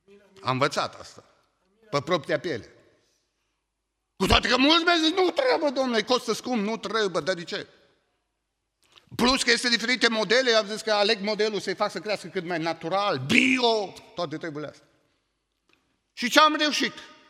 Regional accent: Romania; Eu sunt român.

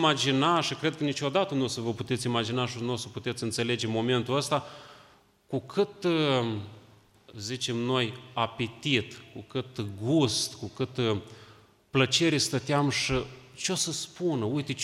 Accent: Moldova; Vin din Republica Moldova și vă aduc acest salut.

